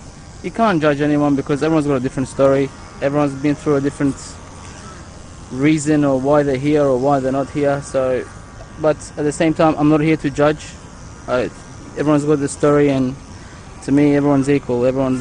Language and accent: English; Iran; English is a second language; also born or lived in Turkey; now in Australia; I'm a Persian background. I came from Iran. Been in Australia 21 years though. 25th of July, 96. And we were in Turkey for 3 years before that.